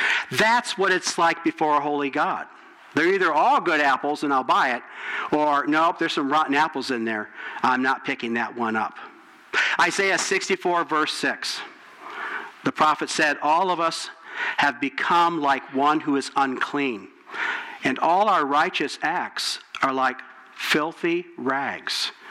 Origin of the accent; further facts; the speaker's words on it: Gibsonburg, Ohio, United States; I grew up in Gibsonburg